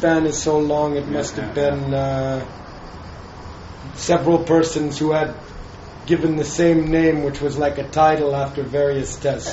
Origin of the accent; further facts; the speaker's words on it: San Francisco, California, United States; I grew up in San Francisco, and I was part of the music scene in the 60s